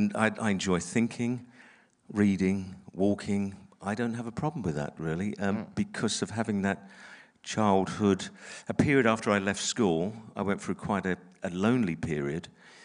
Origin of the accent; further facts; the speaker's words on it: London, United Kingdom; also born or lived in Suffolk; I was not unhappy growing up in East London